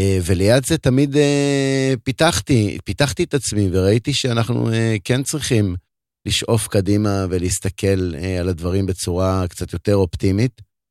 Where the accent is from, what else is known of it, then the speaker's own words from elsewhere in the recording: Dimona, Southern District, Israel; also born or lived in Ashdod; גרתי באותה תקופה באשדוד, נולדתי בדימונה, בגיל 13 עברתי לאשדוד